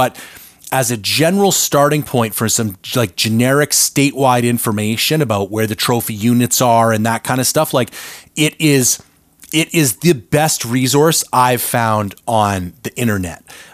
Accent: Canada; As a Canadian citizen, we're pretty lucky.

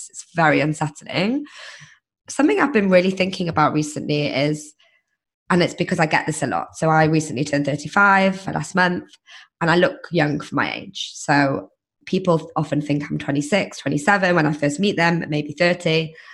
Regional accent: United Kingdom; moved away; I've been here now 8 years and now I'm just used to it. And I hope that I've become part of that culture that can, I'm still British

